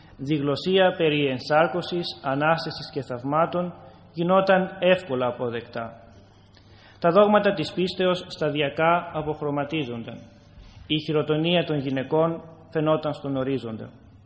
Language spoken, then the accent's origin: Greek; United States; σαν Αμερικάνος, σαν ένας που ασπάστηκε την Ορθόδοξη πίστη, ένας απλός παπάς του χωριού